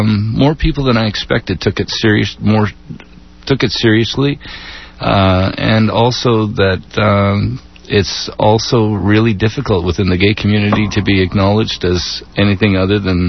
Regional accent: Canada; As a Canadian artist coming down to the States

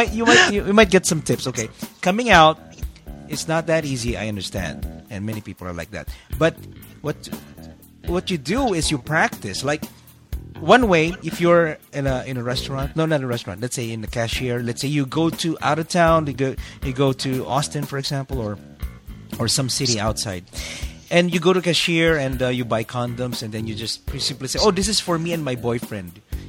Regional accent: Philippines; I myself, being a Filipino, having a family

